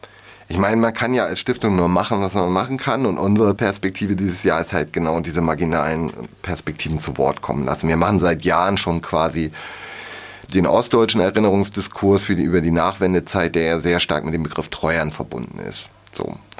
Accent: West Germany, Germany; Ich bin ja auch aus Westdeutschland.

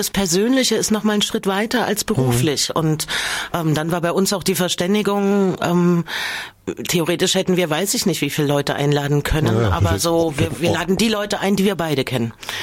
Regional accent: Merseburg, Saxony-Anhalt, Germany; also born or lived in Erfurt; also wir sind von Erfurt nach Merseburg gezogen dann, dort war ja dann Pfarrer und da gab es halt früh in Schule den Pionierappell und wir Kinder waren nicht Pioniere

